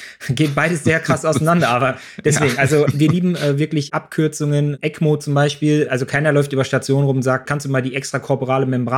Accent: Dortmund, North Rhine-Westphalia, Germany; Ich bin in Dortmund groß geworden

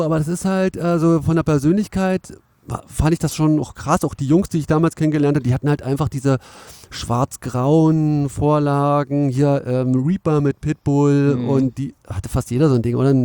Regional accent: Cottbus, Brandenburg, Germany; aber ich komme aus Cottbus, ne?

